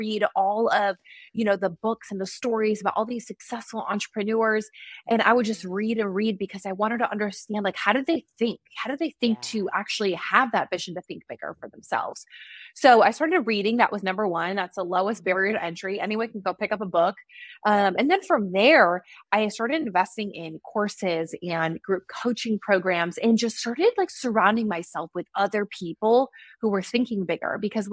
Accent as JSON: {"language": "English", "region": "New York", "country": "United States", "said": "I'm from New York."}